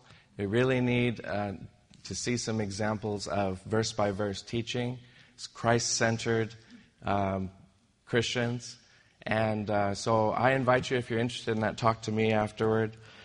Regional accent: Monterey, California, United States; I'm from Monterey, so I'm very comfortable there. I always find myself going back there every year or two. And that's home.

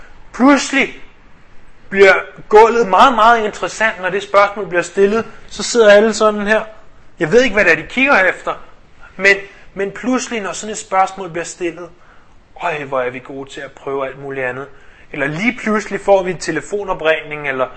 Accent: Central Denmark Region, Denmark; hvor jeg kommer fra på Mirtjylland

